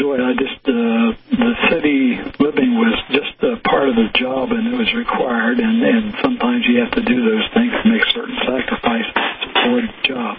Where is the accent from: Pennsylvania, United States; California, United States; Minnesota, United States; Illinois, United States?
Pennsylvania, United States; Yeah, myself, I'm a small town person. I come from Western Pennsylvania originally, and grew up about 60 miles from Pittsburgh.